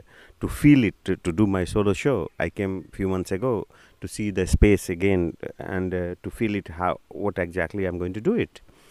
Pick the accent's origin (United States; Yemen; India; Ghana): India; English is a second language; I came from India. I live and work in New Delhi, outside of New Delhi.